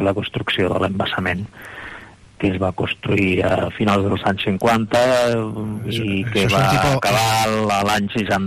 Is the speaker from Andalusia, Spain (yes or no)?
yes; Iznájar, Andalusia, Spain; born there; vaig néixer a Iznájar, en concret a una de les pedanies. Iznájar és un municipi, que té un terme municipal molt gran, molt estès, però també molt disseminat. En un nucli que era el Remolino